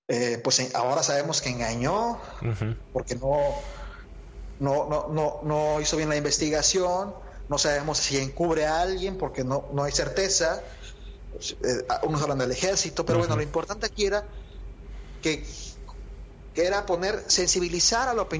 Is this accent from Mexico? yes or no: yes; Acapulco, Guerrero, Mexico; Yo quisiera también incidir en mi comunidad, en Acapulco, de donde soy originario